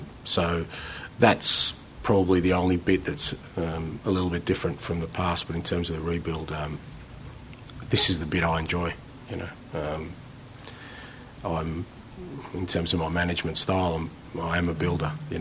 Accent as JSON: {"language": "English", "town": "Melbourne", "region": "Victoria", "country": "Australia", "tie": "born or raised there", "said": "I grew up in Melbourne"}